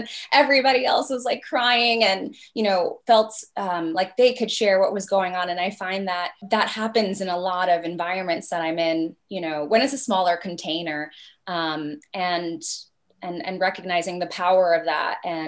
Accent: Bronx, New York, United States; I didn't love Connecticut for certain reasons, because I grew up in the Bronx.

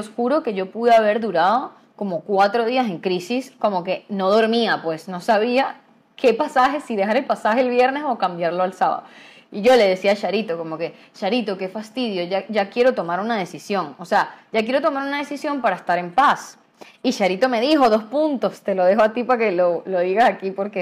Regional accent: San Cristóbal, Táchira, Venezuela; now in Valencia, Venezuela; yo soy de San Cristóbal, Venezuela, y vivo en Valencia

